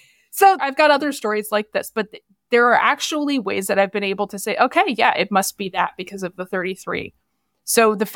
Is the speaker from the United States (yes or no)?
yes; Virginia, United States; there was a job that was in my area of specialty that was in my home state of Virginia and my favorite area of the state in the mountains of Virginia.